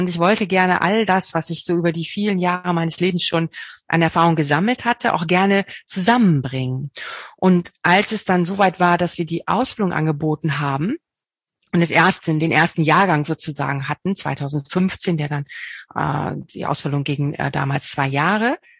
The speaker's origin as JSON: {"language": "German", "town": "Bad Zwischenahn", "region": "Lower Saxony", "country": "Germany", "tie": "born or raised there", "lives_now": "South Africa", "said": "nach Bad Zwischenahn, also meinen Heimatort in Deutschland eingeladen habe."}